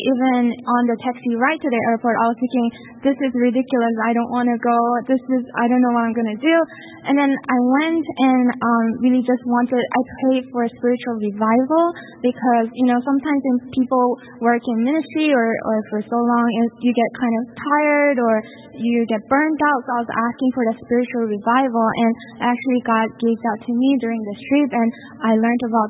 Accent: Singapore; now in United States; Yes, I grew up in Singapore.

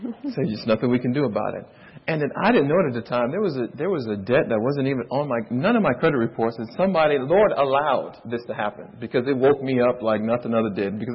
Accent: Miami, Florida, United States; I'm from Miami, Fort Lauderdale area.

